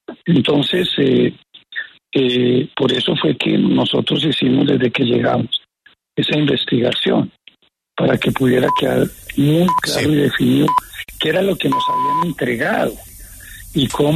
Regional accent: Colombia; o sea, los colombianos, porque somos los colombianos, hacemos un grandísimo esfuerzo.

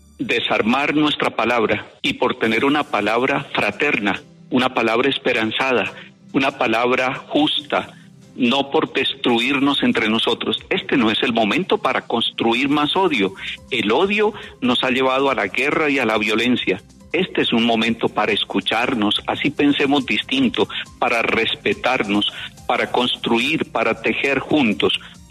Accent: Colombia; a que seamos capaces de unirnos como colombianos

